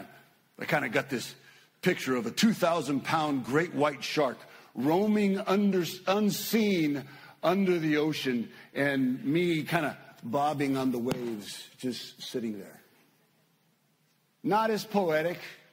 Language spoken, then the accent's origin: English; Mexico; Many of you know I grew up in Mexico, and growing up in Mexico, I was probably pretty much always the tallest kid in class.